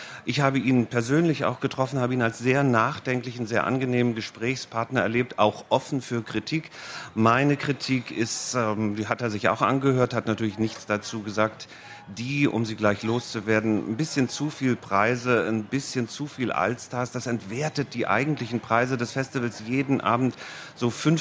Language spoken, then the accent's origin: German; Germany; Ich bin ja Deutscher, ne?